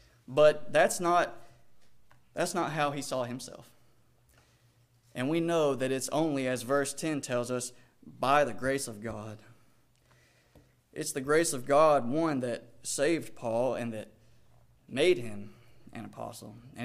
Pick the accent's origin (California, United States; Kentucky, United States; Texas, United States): Kentucky, United States; Danville; I'm from Danville, Kentucky. Small little town.